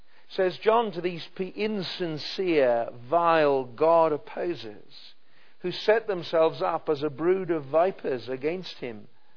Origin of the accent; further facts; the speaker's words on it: United Kingdom; surely because I'm British